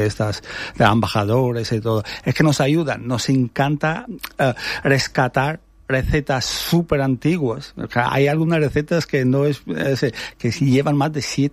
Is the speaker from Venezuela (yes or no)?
no; Albania; born there; Spanish is a second language; Nací en Albania y por eso que significa sabor.